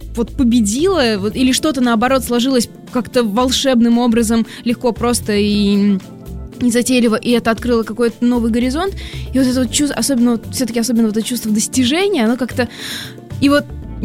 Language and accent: Russian; Kazakhstan; born there; also born or lived in Chapaevsk, Russia; Я родилась в Казахстане, жила в Самарской области, в Чапаевске. И оттуда уже поступала в Москву.